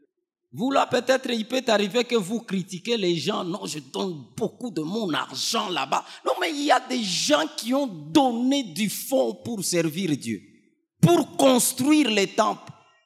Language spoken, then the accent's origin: French; Bunia, Ituri, DR Congo; Comme je suis de Bounia, j'ai laissé 1 kilo d'or à Bounia